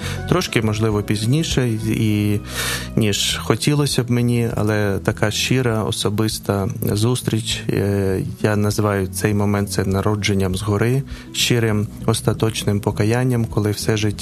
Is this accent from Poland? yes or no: no; Bucha, Kyiv Oblast, Ukraine; я народився в передмісті Києва, в дуже затишному, в такому дуже спокійному місті, але на превеликий жаль, під час війни воно стало сумнозвісним. Це місто Буча, і моє дитинство перші роки проходило там, далі ми переїхали в Київ.